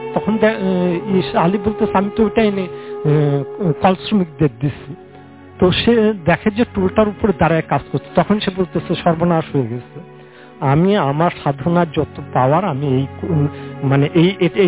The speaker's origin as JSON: {"language": "Bangla", "town": "Tangail", "region": "Dhaka Division", "country": "Bangladesh", "said": "আমি টাঙ্গাইল থেকে আসছি।"}